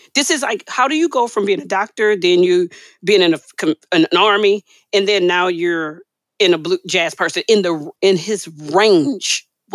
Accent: Texas, United States; I'm from Texas. Football is a thing.

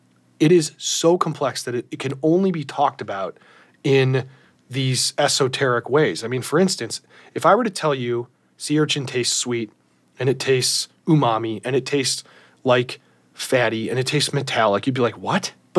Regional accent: Ohio, United States; Well, yeah, I'm from Ohio, and I can't remember ever seeing sea urchin anywhere.

